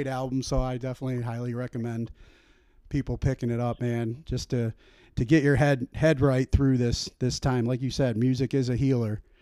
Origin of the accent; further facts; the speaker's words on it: North Homestead, Ohio, United States; I grew up in Cleveland my whole life. Well, in a suburb of Cleveland called North Homestead. So lived here my whole life and then, you know, traveled in the military and now I'm back here.